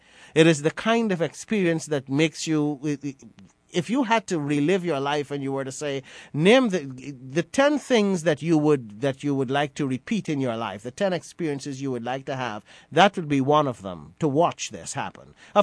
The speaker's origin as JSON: {"language": "English", "country": "Guyana", "tie": "born or raised there", "lives_now": "New York, United States", "said": "it was an important part of the national moral fabric of our society growing up in Guyana"}